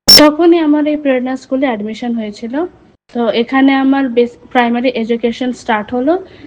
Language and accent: Bangla; West Bengal, India; আমি ক্লাস 10-এ পড়ি কেন্দ্রীয় বিদ্যালয় সেবক রোড স্কুলে। আমি দেবীঝরা টি গার্ডেন থেকে এসেছি আর আমি প্রেরণা এডুকেশনাল সেন্টার স্কুলে থাকি।